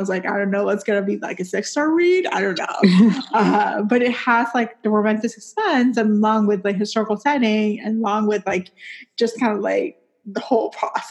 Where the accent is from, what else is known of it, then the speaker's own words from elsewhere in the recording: Puerto Rico; romance because I'm from Puerto Rico.